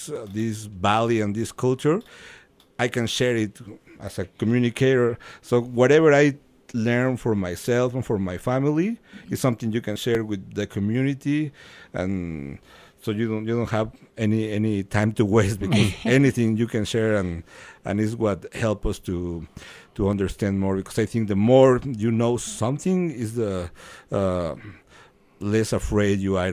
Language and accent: English; Mexico City, Mexico; I come from Mexico City, and even if we have big museums there